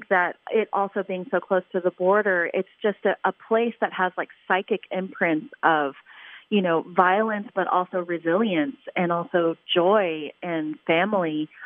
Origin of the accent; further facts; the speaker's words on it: Houston, Texas, United States; also born or lived in McAllen, United States; So I was born in McAllen, Texas. And McAllen, Texas is about 3 to 5 miles from the U.S.-Mexico border.